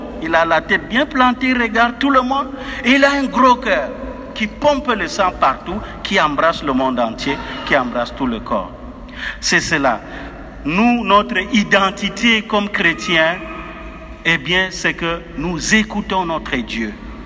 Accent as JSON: {"language": "French", "region": "Far North", "country": "Cameroon", "said": "moi je viens de la savane du Nord Cameroun, dans la région de l'extrême nord"}